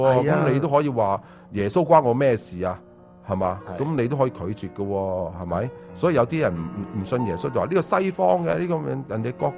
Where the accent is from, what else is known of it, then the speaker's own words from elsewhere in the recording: China; 我系中国人，我梗系熟悉中国嘅嘢啦